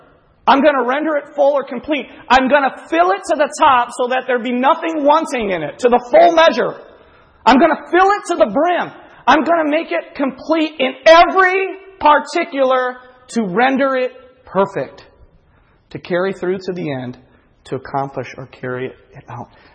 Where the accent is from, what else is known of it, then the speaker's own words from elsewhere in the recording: Kankakee, Illinois, United States; from Kankakee, Illinois.